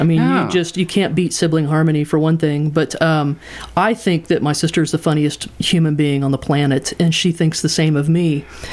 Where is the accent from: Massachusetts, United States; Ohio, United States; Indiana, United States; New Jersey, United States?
Indiana, United States; and we were in Greene County. I grew up in Greene County, and so we were here every weekend